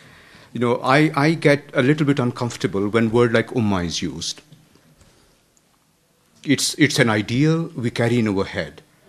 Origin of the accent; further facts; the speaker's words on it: Lahore, Punjab, Pakistan; moved away as an adult; I come from Lahore originally.